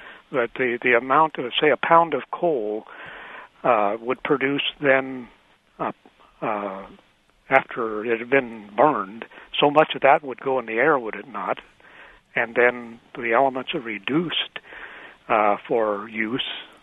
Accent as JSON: {"language": "English", "town": "Terre Haute", "region": "Indiana", "country": "United States", "said": "And originally I am from Indiana, and Terre Haute in particular"}